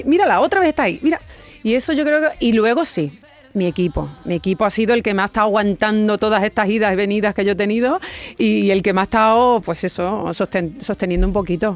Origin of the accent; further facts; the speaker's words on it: Herrera del Duque, Extremadura, Spain; Voy a abrir obviamente en mi tierra, en Herrera del Duque, en Badajoz, el día 17 de mayo.